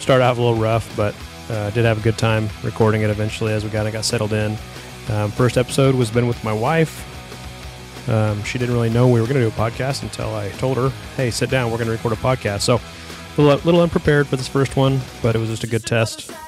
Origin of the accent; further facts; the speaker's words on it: Bakersfield, California, United States; a long history of being born and raised in Bakersfield.